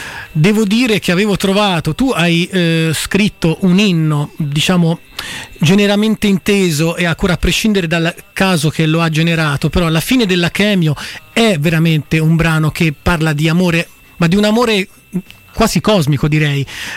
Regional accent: Grosseto, Tuscany, Italy; io vengo per esempio da una città molto simile quanto a presenze, perché sono originario di Grosseto, quindi immaginati una cittadina che non fa 80.000 abitanti

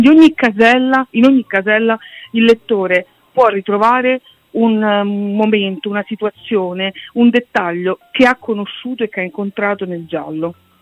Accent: Rome, Lazio, Italy; sono una romana innamorata di Roma

